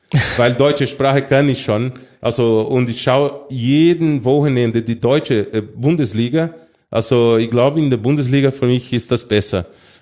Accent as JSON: {"language": "German", "country": "Brazil", "lives_now": "Switzerland", "said": "jetzt bin ich ein Schweizer, ein Schweizer Brasilianer."}